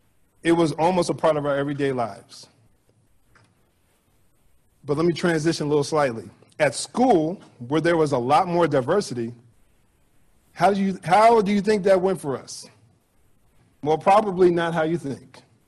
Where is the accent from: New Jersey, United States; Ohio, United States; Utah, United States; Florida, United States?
New Jersey, United States; how me and my family were often treated growing up in New Jersey by some of the white people in our community